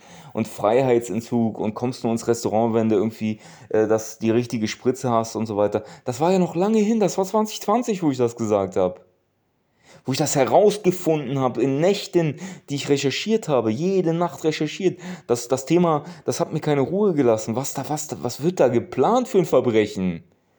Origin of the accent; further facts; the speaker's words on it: Turkey; Das muss ich euch als Türke einfach immer wieder sagen